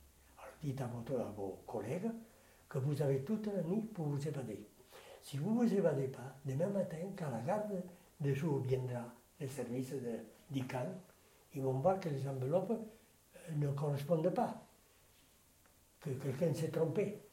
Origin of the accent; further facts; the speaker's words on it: Spain; aquí no habla francés nadie, somos todos españoles.